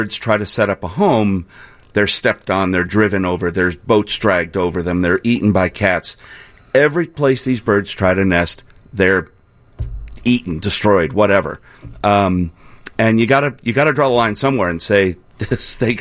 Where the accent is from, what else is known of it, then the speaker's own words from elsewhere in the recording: Chicago, Illinois, United States; I grew up in Lincoln Park across the street from the zoo, and I started birding as a kid in 1973.